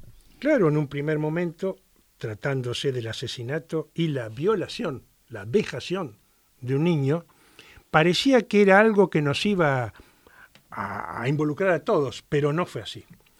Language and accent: Spanish; General Pico, La Pampa, Argentina; Voy a empezar con lo que pasa en mi pueblo, en General Pico, porque esto empezó en General Pico, luego se fue a Santa Rosa.